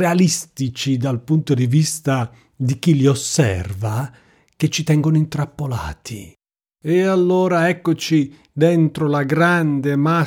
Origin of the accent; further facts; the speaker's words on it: Apulia, Italy; nel mio dialetto in Puglia, ma penso un po' in tutto il Sud, il lavoro si dica fatica.